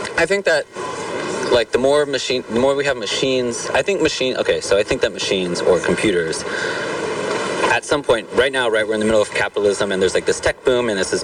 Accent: Santa Cruz, California, United States; now in Los Angeles, United States; I'm from Santa Cruz, though.

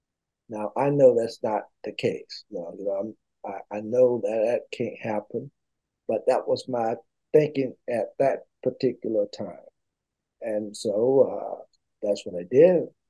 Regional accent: Louisburg, North Carolina, United States; Very small, but actually my hometown was really about 10 miles outside of Lewisburg.

